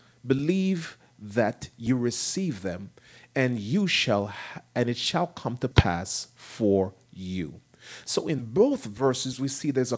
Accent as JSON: {"language": "English", "region": "New Jersey", "country": "United States", "tie": "born or raised there", "also_born_or_lived": "Jamaica", "said": "You know, I'm from Jamaica, but I grew up in New Jersey. I have quite a few brothers and sisters."}